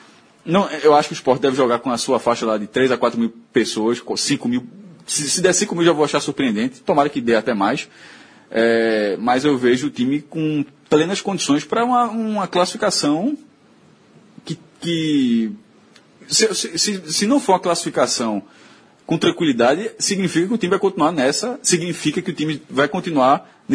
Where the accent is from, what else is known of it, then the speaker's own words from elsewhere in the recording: Amapá, Brazil; Estava muito ruim o gramado do estádio do Amapá. Minha terra lá.